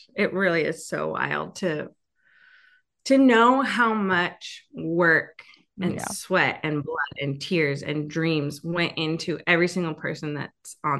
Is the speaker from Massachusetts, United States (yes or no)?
no; Nashville, Tennessee, United States; I actually came back to, I'm from Nashville originally.